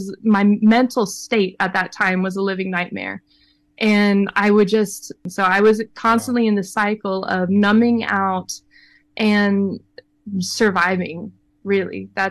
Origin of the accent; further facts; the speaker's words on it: Denver, Colorado, United States; I'm from Denver, Colorado.